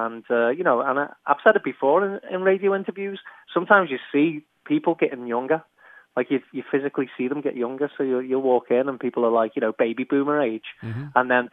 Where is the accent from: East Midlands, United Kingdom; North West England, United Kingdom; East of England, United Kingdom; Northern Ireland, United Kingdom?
North West England, United Kingdom; Liverpool; moved away as an adult; now in Las Vegas, United States; growing up in Liverpool, it was kind of like almost embarrassing